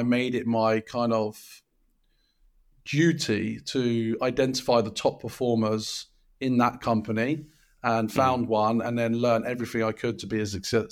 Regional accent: Windsor, South East England, United Kingdom; now in Brentwood, United Kingdom; So I'm in Brentwood, England, which is east of London. However, I'm originally from Windsor, which is west of London. That's where I grew up and went to school.

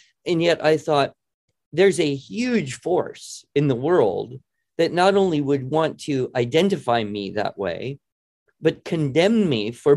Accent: United States; And then I might get into, I'm an American.

